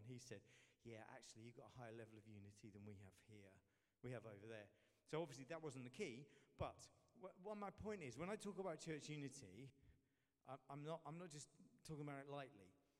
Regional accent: Luton, East of England, United Kingdom; now in Southampton, United Kingdom; I come from Luton originally, which is why I live in Southampton.

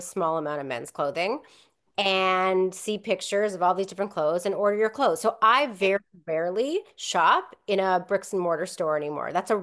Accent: Winnipeg, Manitoba, Canada; Winnipeg, we had full serve. Like when I grew up

